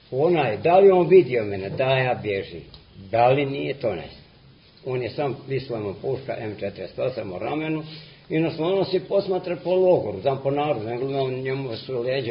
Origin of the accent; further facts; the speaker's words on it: Bistrica, Republika Srpska, Bosnia & Herzegovina; born there; now in Vrbaška, Bosnia and Herzegovina; Rođen sam u selu Bistrici kod Bosanske Gradiške, sada Gradiška. A kuću imam u Vrbaškoj na relaciji Gradiška Podgradci.